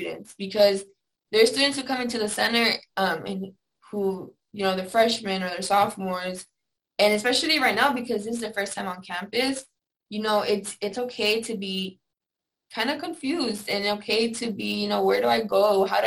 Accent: El Centro, California, United States; I'm from El Centro, California. It's in the Imperial Valley. And we're across the border from Mexicali.

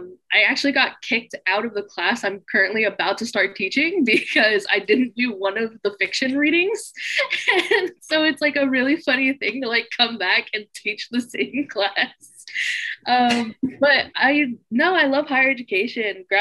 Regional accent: Sutter, California, United States; I grew up in Sutter, which is like a very, very small town in Northern California, very predominantly white. My parents are Mexican immigrants.

